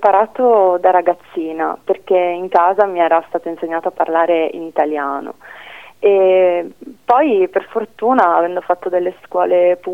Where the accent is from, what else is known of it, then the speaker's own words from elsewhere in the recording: Sicily, Italy; moved away as an adult; now in Bologna, Italy; Io sono cresciuta appunto in Sicilia e sono venuta a Bologna a 19 anni